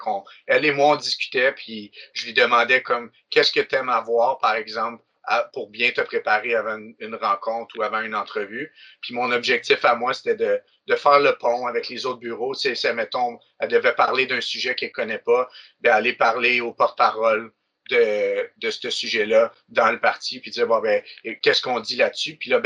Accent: Trois-Rivières, Quebec, Canada; Je venais de Trois-Rivières.

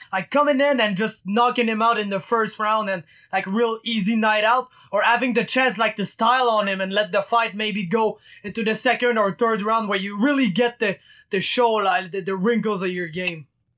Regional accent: Quebec, Canada; You're from Ontario. I'm from Quebec. We're close, man.

